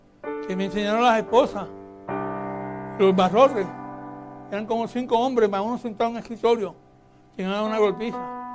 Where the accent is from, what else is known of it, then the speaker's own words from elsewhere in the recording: Puerto Rico; Sí, yo soy de Puerto Rico.